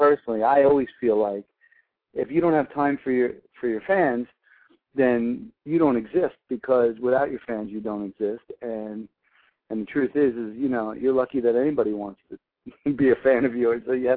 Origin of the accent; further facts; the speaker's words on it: Woodbridge, New Jersey, United States; Well, I'm an East Coast guy. I'm from New Jersey, New York, New Jersey, Brooklyn, and New Jersey, Woodbridge, New Jersey, to be specific.